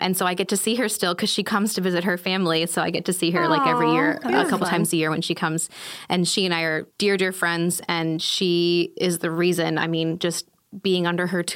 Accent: Lincoln, Nebraska, United States; I grew up in Lincoln, Nebraska, like landlocked state, literally had never been to like a beach.

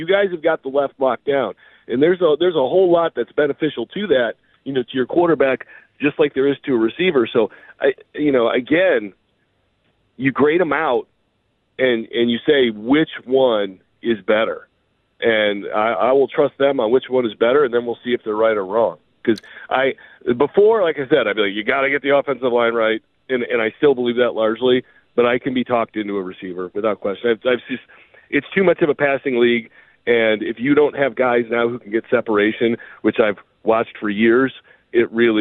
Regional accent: Chicago, Illinois, United States; I'm 53 years old. I'm from Chicago. I'm black and blue division.

